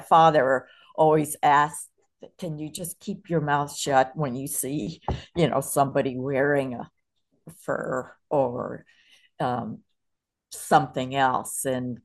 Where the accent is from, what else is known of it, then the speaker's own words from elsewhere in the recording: Pittsburgh, Pennsylvania, United States; Another time, I remember when I was even younger, six or something, we grew up in Pittsburgh, Pennsylvania, and I used to play with my little gang on the railroad tracks.